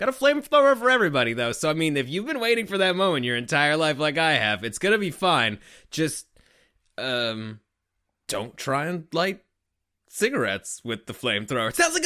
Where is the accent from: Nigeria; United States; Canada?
Canada; it's something that we forget about because we're Canadian and it's already happened for us.